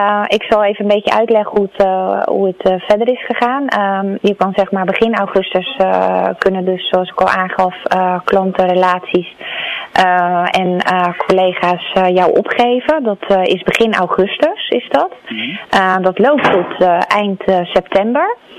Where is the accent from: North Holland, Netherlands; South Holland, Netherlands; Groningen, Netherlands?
South Holland, Netherlands; Rotterdam; Nee, ik kom zelf niet uit Capelle. Ik kom zelf uit Rotterdam-IJsselmonde.